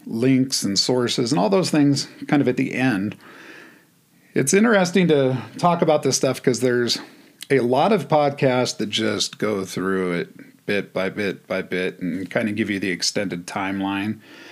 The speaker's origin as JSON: {"language": "English", "region": "California", "country": "United States", "tie": "born or raised there", "said": "And growing up in California, that was not a thing."}